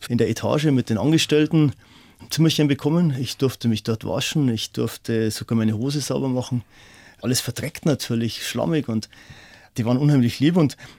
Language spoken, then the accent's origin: German; Dachau, Bavaria, Germany; ich komme aus Dachau